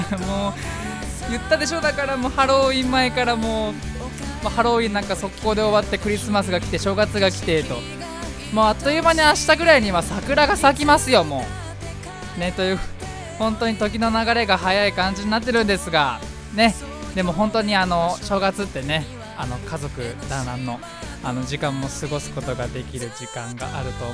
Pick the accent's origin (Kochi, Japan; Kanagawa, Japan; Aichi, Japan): Kanagawa, Japan; Fujisawa; この番組は藤沢出身の俳優タレントとして活動する私